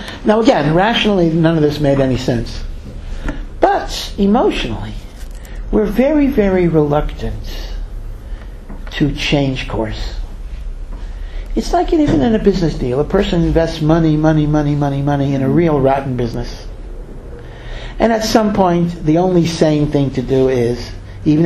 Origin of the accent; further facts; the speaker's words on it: United States; moved away as an adult; now in Israel; So for many, many years, I was born in America, and of course I lived in America, and I was a professor of law at the University of Maryland.